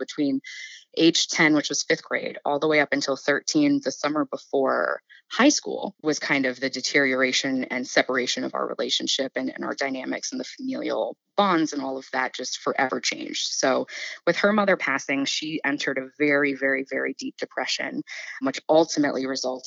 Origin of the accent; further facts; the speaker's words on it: Jacksonville, Florida, United States; born there; I was born in Jacksonville, Florida.